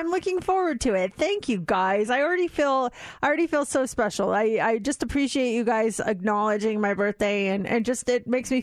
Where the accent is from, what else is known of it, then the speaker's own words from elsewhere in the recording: Colorado, United States; born there; since I was born in Colorado, they're 1 hour ahead.